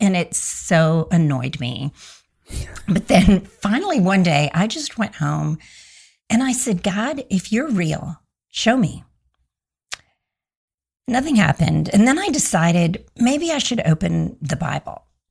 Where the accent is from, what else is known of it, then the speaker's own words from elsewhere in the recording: India; born there; I was born in India and my parents were Christians.